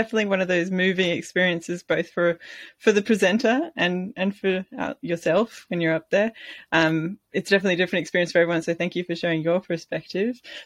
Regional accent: Australia; many of you listeners might understand that we are both Australian.

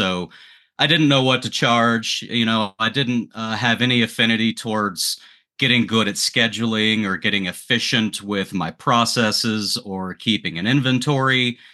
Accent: Texas, United States; So, well, I grew up in West Texas in a family where all the men they were self-employed

